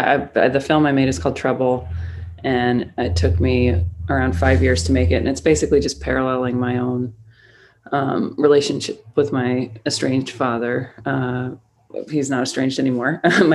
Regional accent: United States; I was born in 1980. So Northern Ireland was like on the periphery of my consciousness growing up in America.

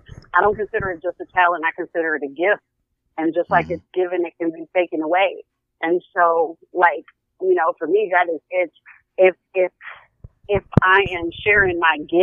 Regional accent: Detroit, Michigan, United States; I'm from Detroit. Nothing impresses me.

